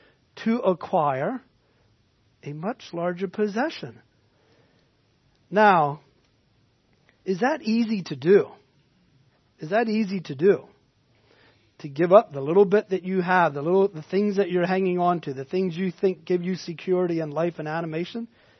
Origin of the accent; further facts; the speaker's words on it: Robinsonia, Pennsylvania, United States; And I grew up in Robinsonia for the first couple years of my life, near where is currently buried a treasure.